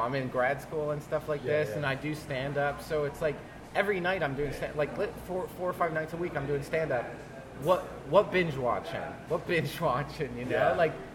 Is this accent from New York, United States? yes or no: no; New Jersey, United States; I keep it real, and I'm crazy, and I'm from Jersey